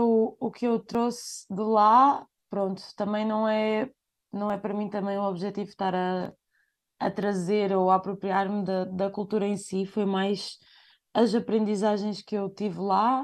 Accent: Bragança, Portugal; Eu cresci na cidade, em Bragança, mas muito à volta do meio rural, porque os meus avós viviam lá e o meu avô ainda vive.

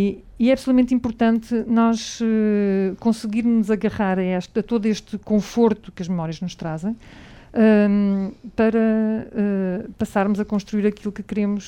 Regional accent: Lisbon, Portugal; Eu sou de Lisboa

